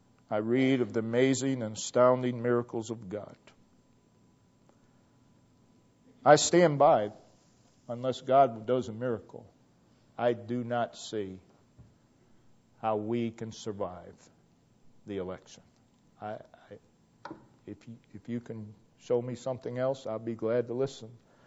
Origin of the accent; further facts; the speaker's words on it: United States; I'm not ashamed that I grew up in America I grew up in.